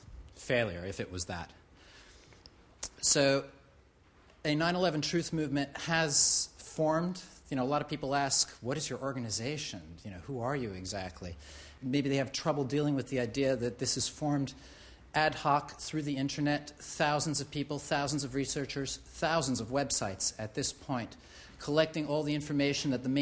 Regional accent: New York City, New York, United States; I grew up in New York City, and I've moved back to New York

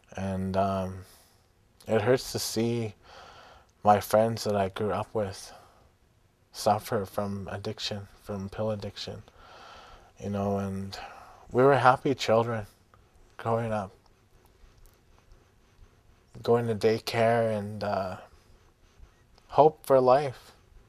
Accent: Ontario, Canada; I come from the Bear Clan. I am from the Anishinaabeg Nation in Northern Ontario. I am from the Bear Clan. I came to Winnipeg

